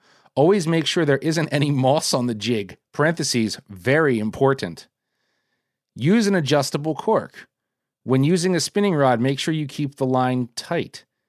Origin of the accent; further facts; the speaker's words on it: New Jersey, United States; Smart guy, but still, I'm like from Jersey. I don't trust nobody, you know what I mean?